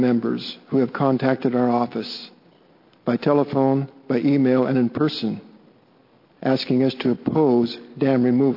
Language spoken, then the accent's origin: English; Oregon, United States; Mr. President, as you know, I'm from the Klamath Basin. I've lived there for 40 years.